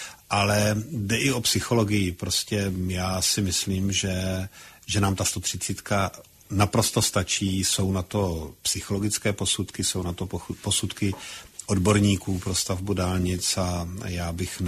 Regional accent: South Moravian Region, Czechia; já jsem z Jižní Moravy, takže znám situaci na cyklostezkách

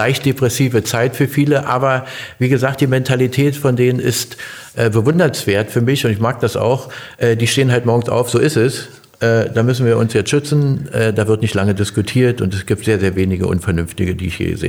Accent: Berlin, Germany; born there; Berlin. Ist immer in meinem Herzen, auch wenn ich da schon lange nicht mehr permanent wohne.

